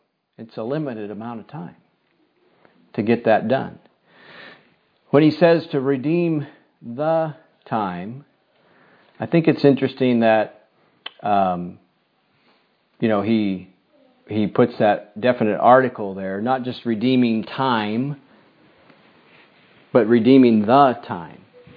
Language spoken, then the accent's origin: English; Pennsylvania, United States; now in Castlegar, Canada; I certainly didn't know when I was, you know, growing up in Pennsylvania. I had no idea where Castlegar, British Columbia was.